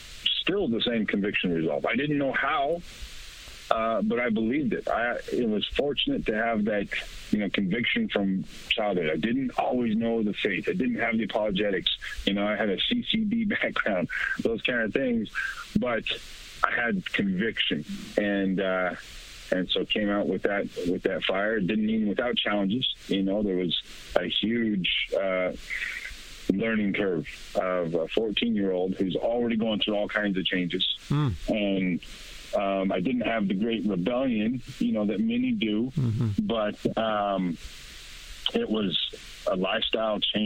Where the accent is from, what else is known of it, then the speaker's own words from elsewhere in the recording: Gillette, Wyoming, United States; I grew up in Gillette, Wyoming, and, you know, very transient community, coal, methane, gas, oil, industrial type work.